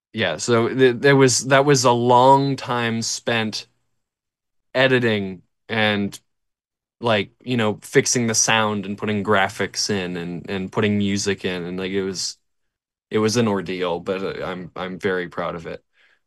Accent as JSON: {"language": "English", "town": "Pittsburgh", "region": "Pennsylvania", "country": "United States", "said": "I am from the Pittsburgh area, southwestern Pennsylvania. So we have a lot of stuff in Pittsburgh."}